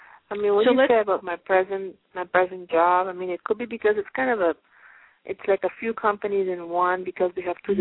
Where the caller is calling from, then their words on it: Pennsylvania, United States; I'm calling from Pennsylvania.